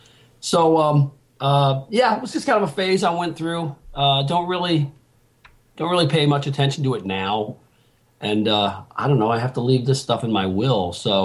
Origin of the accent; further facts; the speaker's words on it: Springfield, Massachusetts, United States; I met him years ago. I'm from Springfield, Massachusetts, and he would come to the Berkshires Williamstown, the Williamstown Film Festival.